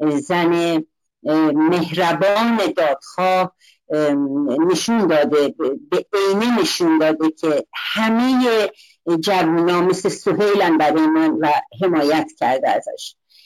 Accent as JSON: {"language": "Persian", "country": "Iran", "moved": "yes", "said": "من چون خارج از ایران اومدم ولی با تمام وجودم هنوز در هوای ایران دارم نفس میکشم"}